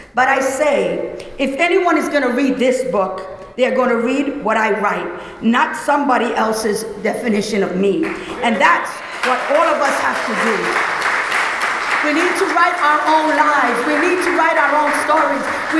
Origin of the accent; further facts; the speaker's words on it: New York City, New York, United States; but I grew up on Prince Street in New York City. It's now called Soho.